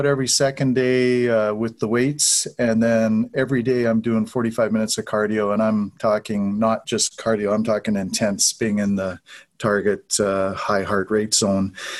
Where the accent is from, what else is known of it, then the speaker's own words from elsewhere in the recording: Manitoba, Canada; I'm a Canadian and I'm sitting here right now in Winnipeg, Manitoba, Canada.